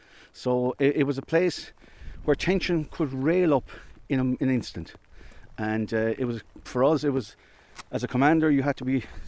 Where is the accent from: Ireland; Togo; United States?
Ireland; Galway, Connacht; I'm from Galway. Family are Connemara heritage.